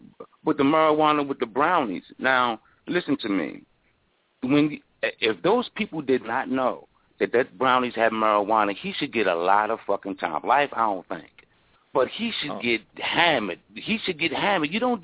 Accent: United States; We're American, right

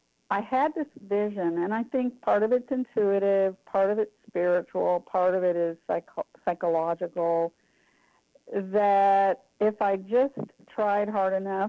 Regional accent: Oklahoma, United States; And I grew up in Oklahoma, but our relatives were all in Iowa. All of it's part of the Plains.

